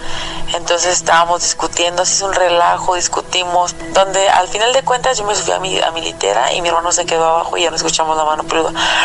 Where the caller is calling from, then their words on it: Guanajuato, Mexico; soy de Guanajuato.